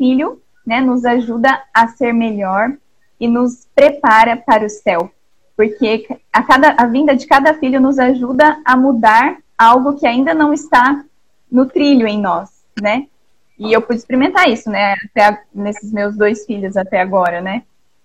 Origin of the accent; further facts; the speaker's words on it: São Paulo, Brazil; born there; A minha mãe, ambos eles são da Paraíba, né? São paraibanos. E eu nasci aqui em São Paulo, mas os meus pais são de lá.